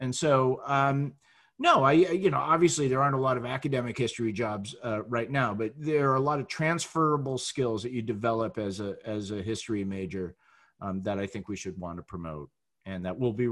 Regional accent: Massachusetts, United States; Yeah, I grew up just outside of Boston, so I'm a Boston sports junkie.

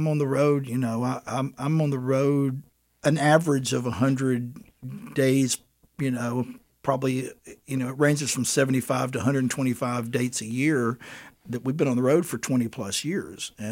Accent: Athens, Georgia, United States; now in Portland, United States; And I moved to Portland from Athens, Georgia.

